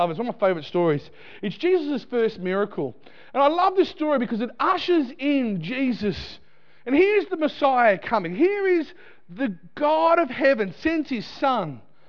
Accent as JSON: {"language": "English", "country": "Australia", "said": "my job as an Aussie Greek Egyptian with one eyebrow, is to travel our nation"}